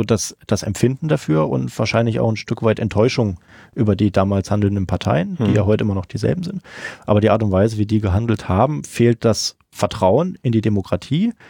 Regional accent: Thuringia, Germany; Ich bin überhaupt als Thüringer auch gar kein Freund vom Sachsen-Bashing

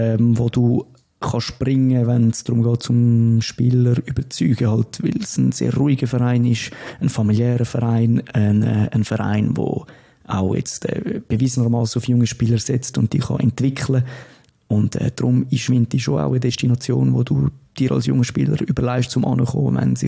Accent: Winterthur, Zurich, Switzerland; ich bin aus Winterthur. Ich bin sozialisiert worden als Winti-Fan.

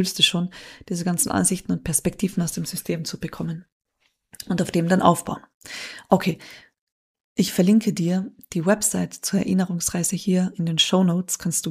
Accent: Austria; So, sagen wir halt bei uns in Österreich.

